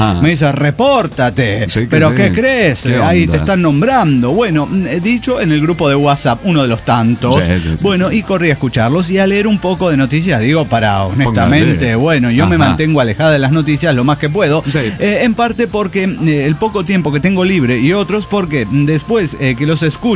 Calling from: Cochabamba, Bolivia; de Cochabamba, Bolivia.

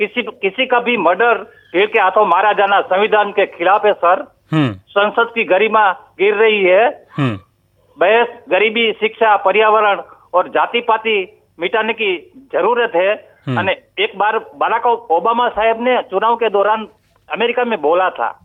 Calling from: Gujarat, India; Sir मैं गुजरात से बोल रहा हूँ।

